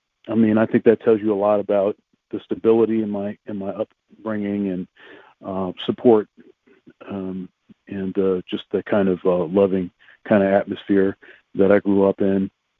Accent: Columbus, Ohio, United States; born there; Well, so I was born in Columbus, Ohio.

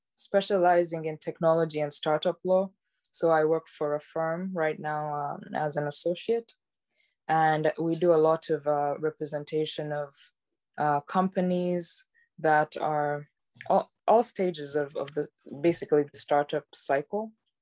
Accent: Uganda; now in Estonia; because I'm from Uganda, and right now I'm currently living in Estonia

